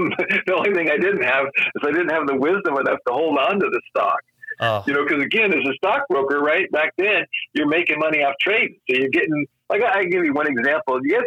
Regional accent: Colorado, United States; moved away as an adult; now in California, United States; So first of all, I'm from Colorado. So I was in Colorado. So I didn't move out here until after I retired from the business.

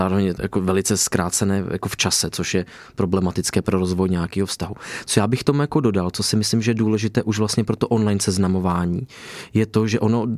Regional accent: Prague, Czechia; já třeba jako Pražák

